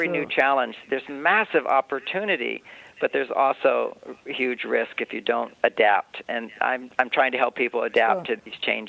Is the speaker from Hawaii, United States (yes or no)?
no; Texas, United States; I grew up in Texas, you know.